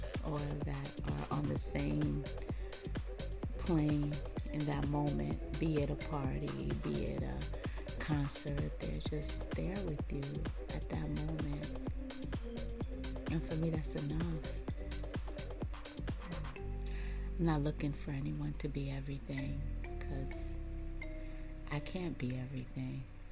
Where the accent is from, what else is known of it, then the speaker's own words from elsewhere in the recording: New York, United States; accent: New York; I sound like such a New Yorker when I say coffee. I heard that New York for real. I'm a New Yorker.